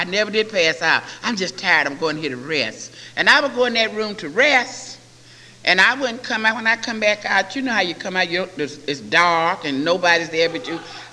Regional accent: Georgia, United States; moved away; When I moved out here, I was mad with everybody in my hometown. I didn't even care if Georgia dropped off the map.

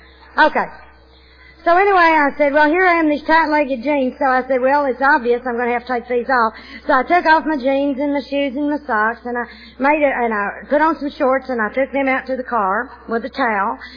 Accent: North Little Rock, Arkansas, United States; we are rivals with Little Rock, so it's really important that you know I'm from North Little Rock.

